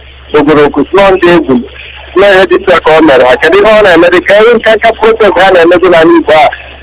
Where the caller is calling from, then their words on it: Egypt; I'm calling from Egypt.